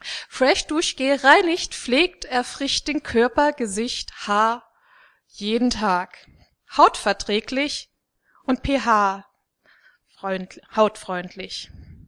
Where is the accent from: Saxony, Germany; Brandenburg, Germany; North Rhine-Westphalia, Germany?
Saxony, Germany; Dresden; now in Kassel, Germany; Ursprünglich komme ich eigentlich aus Dresden, wohne zurzeit in Kassel